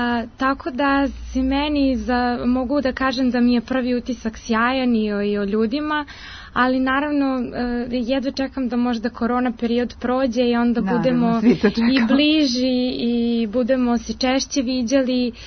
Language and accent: Serbian; Paraćin, Pomoravlje District, Serbia; now in Belgrade, Serbia; Da, ja sam iz Paraćina, ali sam pre 20-ak dana se preselila za Beograd.